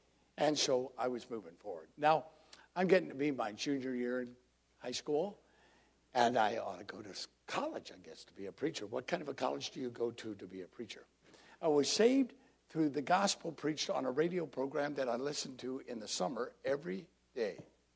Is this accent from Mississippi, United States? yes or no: no; North Carolina, United States; I said, hi … from North Carolina.